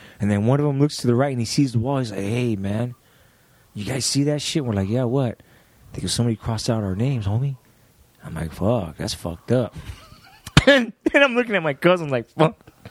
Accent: San Gabriel, California, United States; born there; I was originally born in San Gabriel. I was born in San Gabriel in 64. My dad was in Camp Pendleton. He was a Marine at the time. So then we moved back up this way, I believe.

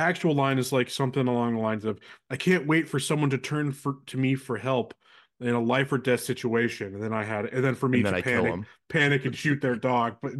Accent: San Francisco, California, United States; he's a small town hick from Montana, and we're from San Francisco, you know.

